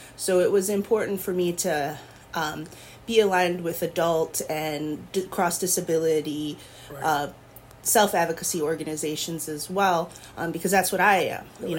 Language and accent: English; Buffalo, New York, United States; So I grew up in Western New York, in Buffalo and the surrounding suburbs